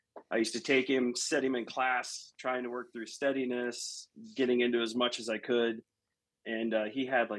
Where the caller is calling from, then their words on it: Louisville, Ohio, United States; All right, I am Northeast Ohio, a little town called Louisville, and I run a German short hair pointer.